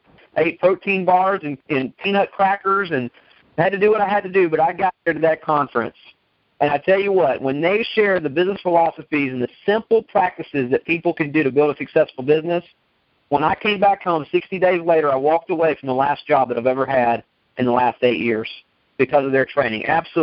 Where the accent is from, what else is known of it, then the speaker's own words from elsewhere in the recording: Texas, United States; I live in Alabama and I was born and raised in Texas.